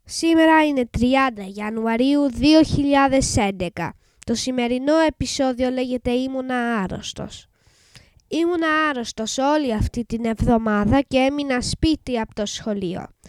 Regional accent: United Kingdom; Greek is a second language; είμαι Άγγλος και είμαι 11 χρονών. Η μαμά μου όμως είναι Ελληνίδα

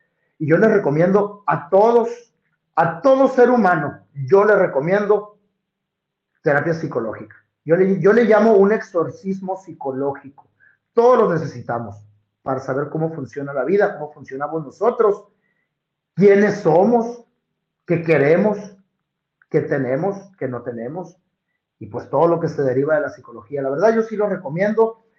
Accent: Hermosillo, Sonora, Mexico; yo soy acá de Hermosillo, Sonora. Yo soy hijo de papás separados, de padres solteros, y yo me crié con mi abuela y mi abuelo.

